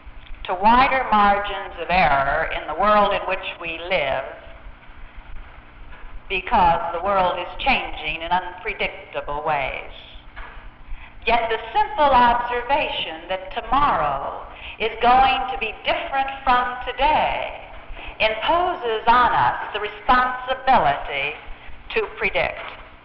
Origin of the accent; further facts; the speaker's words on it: Colombia; I'm used to it because I'm from Columbia.